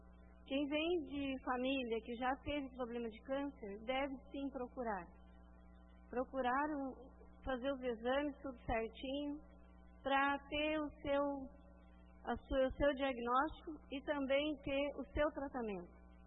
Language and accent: Portuguese; Terra de Areia, Rio Grande do Sul, Brazil; moro em Terra de Areias, desde que eu nasci, e sou lá da comunidade da Boa Vista.